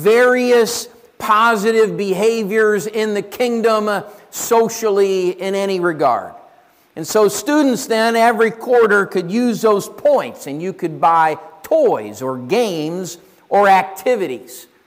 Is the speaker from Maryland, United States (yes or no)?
no; Ohio, United States; I'm raised in Ohio, and I was back in my hometown not long ago. And while there, I attended the church that I was raised in.